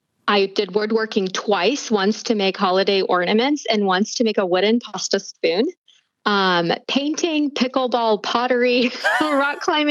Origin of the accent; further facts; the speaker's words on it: United States; And as an American, that actually felt so novel to me because we pride ourselves in never being off.